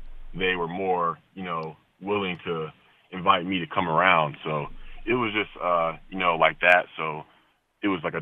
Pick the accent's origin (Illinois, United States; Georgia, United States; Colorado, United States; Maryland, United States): Georgia, United States; Atlanta; Yeah, growing up in Atlanta, it was, you know, it looked great on paper. You know, we were in the suburbs.